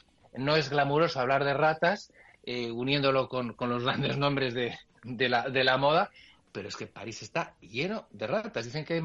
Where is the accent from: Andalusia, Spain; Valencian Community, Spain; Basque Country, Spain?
Basque Country, Spain; Bilbao; Es como los bilbaínos cuando presumimos de nuestro precioso Bilbao como está